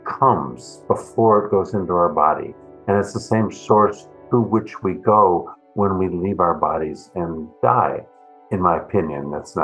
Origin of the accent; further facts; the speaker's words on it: Midwest, United States; I discovered my ethnocentrism growing up in the Midwest of this continent was so deep that I didn't know how to do any of the bridging between myself and anybody different.